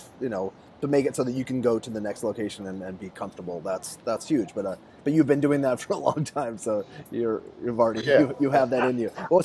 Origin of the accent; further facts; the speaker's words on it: Los Angeles, California, United States; I come from Los Angeles, and my I would be a fourth generation furniture salesman